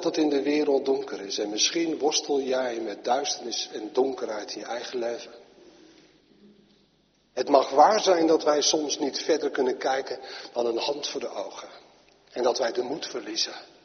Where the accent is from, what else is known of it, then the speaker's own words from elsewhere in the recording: Netherlands; Wij zijn Hollanders en die willen altijd alles oplossen.